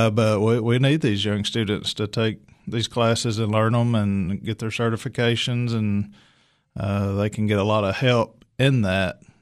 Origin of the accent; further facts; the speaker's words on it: Lebanon, Tennessee, United States; I'm from Lebanon.